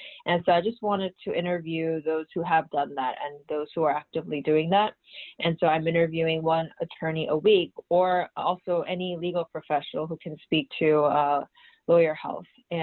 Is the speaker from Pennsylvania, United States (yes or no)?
no; Baltimore, Maryland, United States; I am from the Baltimore area. I live right in between D.C. and Baltimore.